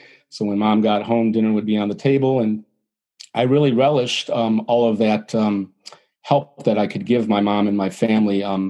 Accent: Detroit, Michigan, United States; I live in Metro Detroit, but I grew up in Detroit

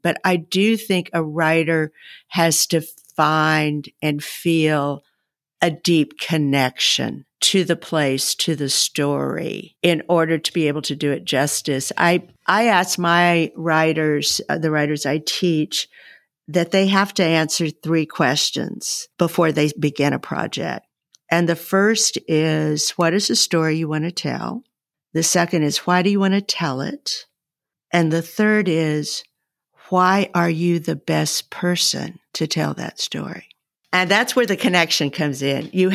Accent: Dallas, Texas, United States; I was born and raised in Dallas, but all of our relatives lived in this little bitty Texas town, Henrietta, Texas.

